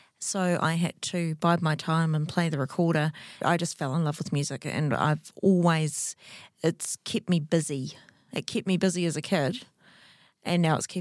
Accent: Invercargill, Southland, New Zealand; I'm from Invercargill, and as most people know, Southland is well known for its country music.

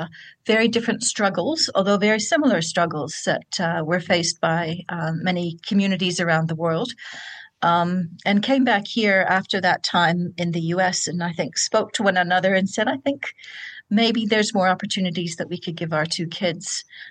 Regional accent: Canada; also born or lived in New Zealand; now in Auckland, New Zealand; But I grew up in Canada as a migrant, so that's where my accent comes from.

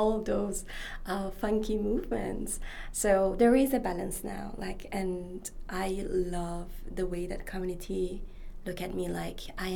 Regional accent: Iran; English is a second language; I was like, oh … I'm from Iran.

